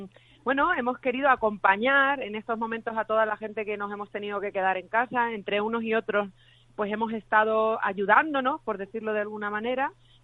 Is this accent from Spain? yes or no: yes; Extremadura, Spain; vamos a estar este viernes en mi tierra, en el Valle del Jerte